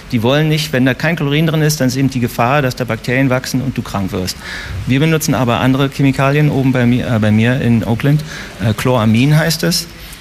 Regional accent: Berlin, Germany; moved away as an adult; now in San Francisco, United States; ich bin aus Weißensee und habe dann in Prenzlberg gewohnt und an der TFH studiert, Umweltverfahrenstechnik

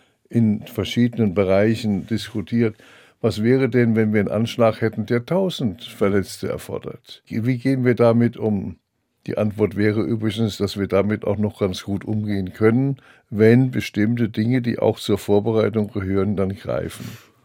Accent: Darmstadt, Hesse, Germany; born there; das Technische Hilfswerk in Darmstadt, meiner Geburtsstadt.

